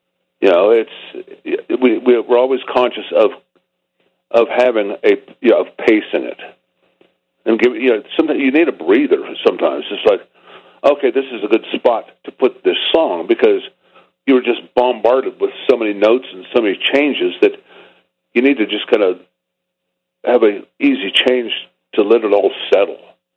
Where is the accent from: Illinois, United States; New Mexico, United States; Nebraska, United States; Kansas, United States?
Kansas, United States; Topeka; growing up in Topeka, Kansas, you know, and Topeka, Kansas, like the world, was lit on fire, you know, by the British invasion. But even prior to that, the Midwest was very musical.